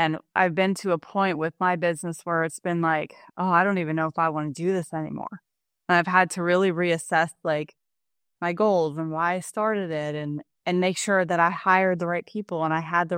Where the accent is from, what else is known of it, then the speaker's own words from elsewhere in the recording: Pennsylvania, United States; I grew up in Western Pennsylvania, a very traditional Catholic Italian family, four brothers and sisters and my parents.